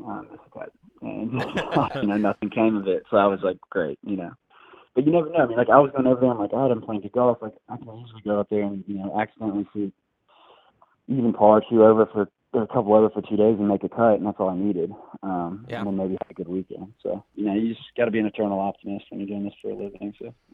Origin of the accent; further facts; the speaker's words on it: Atlanta, Georgia, United States; when I was growing up in Atlanta, you know, if I would like to be 24 and, you know, living at Sea Island or St. Simons